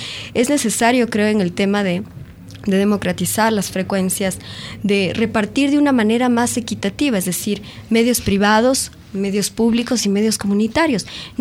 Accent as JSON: {"language": "Spanish", "country": "Ecuador", "said": "una realidad que no solamente lo vivimos nosotros como ecuatorianos, sino varios países de América Latina"}